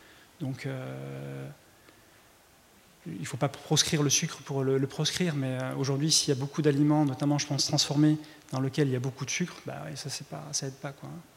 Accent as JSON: {"language": "French", "town": "Bordeaux", "region": "Nouvelle-Aquitaine", "country": "France", "said": "je viens effectivement de Bordeaux"}